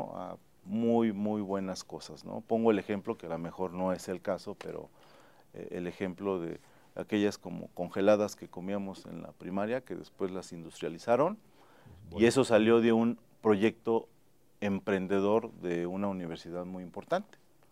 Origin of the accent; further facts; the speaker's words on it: State of Mexico, Mexico; Yo crecí en el Estado de México